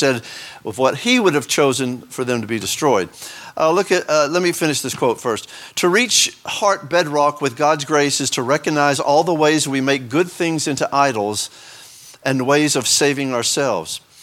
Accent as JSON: {"language": "English", "region": "Texas", "country": "United States", "said": "Well, we're from East Texas. We believe in family."}